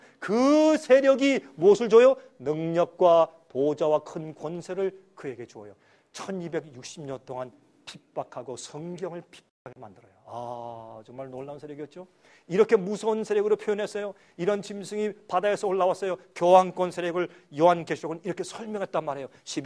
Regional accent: South Korea; now in United States; 전 미국 사람이에요. 전 미국 시민국 하는 사람이에요. 우리 미국에 저는 한국 사람이지만 그러나 전 시민국은 미국이니까

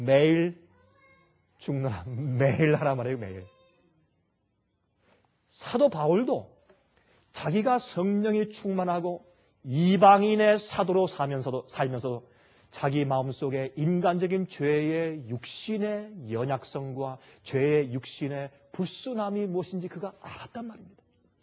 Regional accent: Gyeonggi Province, South Korea; also born or lived in Seoul; 저는 경기도 출신이고 서울에 산 사람이기 때문에 서울 말씨로 이런 말이 있어요.

